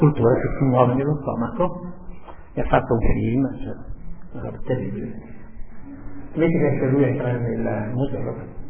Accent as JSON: {"language": "Italian", "country": "Austria", "said": "perché in Veneto si dice così, ma io non sono Veneto, sono altro, sono austriaco"}